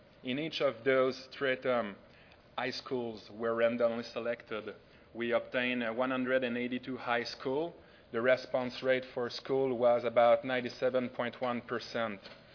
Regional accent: France; accent: French; English is a second language; I want to excuse myself for my big French accent that you will hear throughout all the presentation.

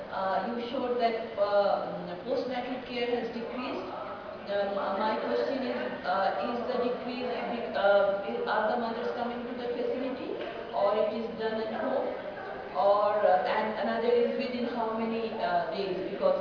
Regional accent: Bangladesh; from Bangladesh.

